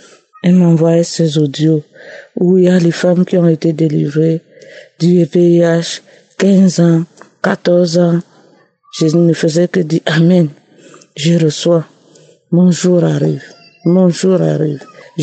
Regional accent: Cameroon; Je viens du Cameroun.

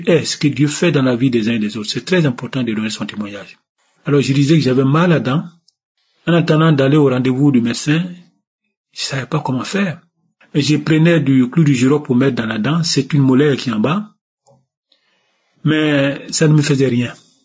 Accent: Côte d’Ivoire; now in France; Je suis ivoirien, je réside en France. Je suis âgé de 111 ans.

